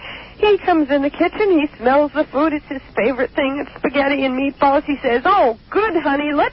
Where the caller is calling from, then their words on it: Alameda, California, United States; Hi, I'm calling from Alameda.